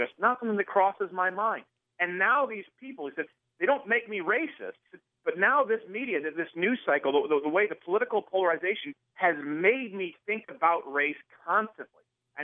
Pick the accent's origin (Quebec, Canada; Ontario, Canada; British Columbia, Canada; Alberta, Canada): Quebec, Canada; Has anyone in this country tried being an English Canadian in French Canada? Do you realize that I wasn't allowed to go to English school? Do you realize that? Do you realize I wasn't allowed to read English menus?